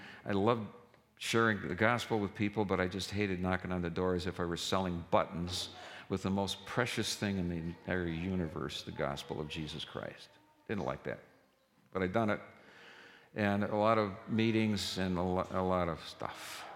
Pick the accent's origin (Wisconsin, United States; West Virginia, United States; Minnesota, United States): Minnesota, United States; And some of the coldest I have ever been, and I grew up in Minnesota, was sitting at opening day in Tiger Stadium in Detroit watching a baseball game.